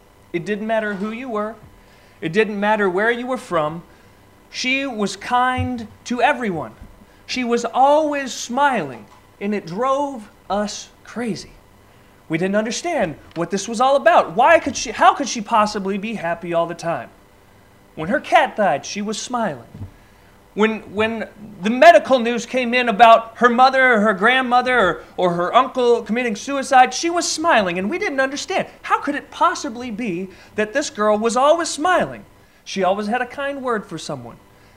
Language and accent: English; Kansas City, Missouri, United States; I grew up in Kansas City and attended the same high school and grade school all smushed together in one building for 12 years.